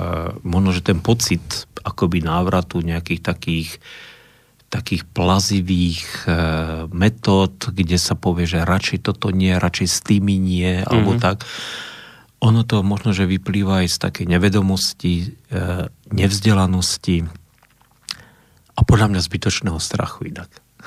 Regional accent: Košice, Košice Region, Slovakia; ja som vyrastal v Košiciach, to je takže, ale vyrastal som teda však samozrejme v kresťanskej rodine

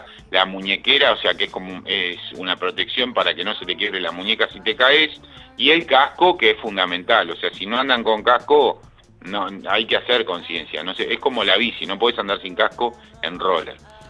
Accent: Uruguay; now in Argentina; Un orgullo para mí como uruguayo poder estar siendo partícipe de todo esto también

